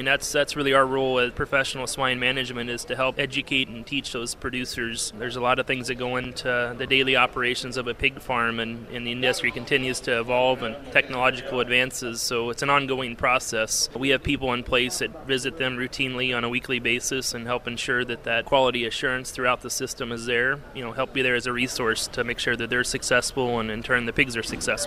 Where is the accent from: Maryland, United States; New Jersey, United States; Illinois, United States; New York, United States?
Illinois, United States; Bowen; I grew up here in Hancock County, born and raised on a row crop and livestock farm near Bowen.